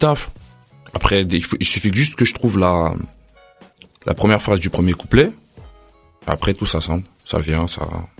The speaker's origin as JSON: {"language": "French", "town": "Stains", "region": "Île-de-France", "country": "France", "tie": "born or raised there", "also_born_or_lived": "Soisy-sous-Montmorency", "said": "J'ai passé mon enfance à Stein."}